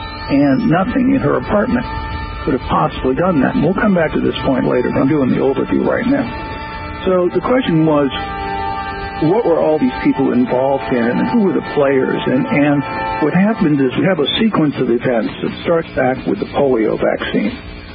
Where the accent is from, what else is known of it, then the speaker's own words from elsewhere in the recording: New Orleans, Louisiana, United States; I'm from New Orleans originally. I lived there for 35 years. I grew up there.